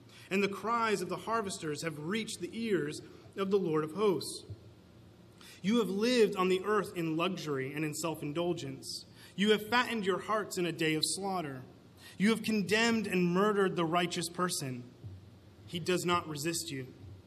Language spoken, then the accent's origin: English; Vermont, United States; moved back up to New England, I'm from Vermont, so I moved back up to Vermont